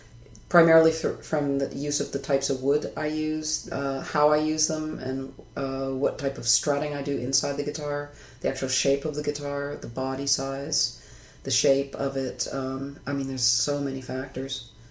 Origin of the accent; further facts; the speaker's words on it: Etobicoke, Ontario, Canada; when we were both teenagers growing up in Etobicoke.